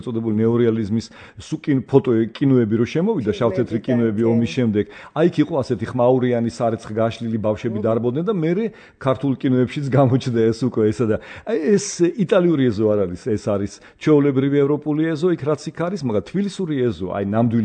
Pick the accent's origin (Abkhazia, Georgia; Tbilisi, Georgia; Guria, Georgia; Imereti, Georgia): Tbilisi, Georgia; მე სოლოლაკში დავიბადე, გავიზარდე და ძალიან ბევრი იყო ეს სოლოლაკში ეზოში ეს პატარა აუზები.